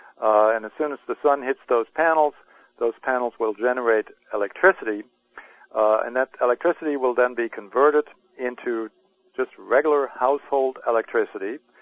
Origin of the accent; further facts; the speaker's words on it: Germany; now in United States; I'm originally from Germany, and I still keep in touch with folks over there.